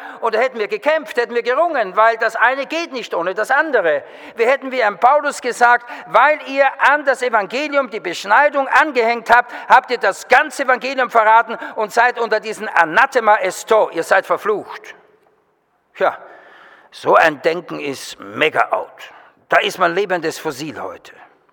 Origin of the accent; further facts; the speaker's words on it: Vienna, Austria; now in Germany; Zu meiner eigenen Biografie, ich bin Wiener, verheiratet mit einer Schweizerin, wohne in Deutschland